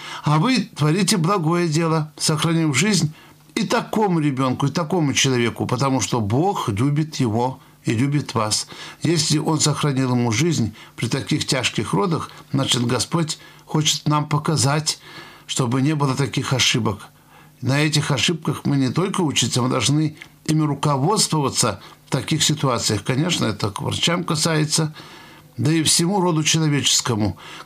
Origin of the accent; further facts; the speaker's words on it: Novorossiysk, Krasnodar Krai, Russia; also born or lived in Belarus; Я вам скажу, что я родился в Белоруссии, хотя с 4 лет воспитывался на юге, в Новороссийске. Наша семья очень верующая, но не фанатичная.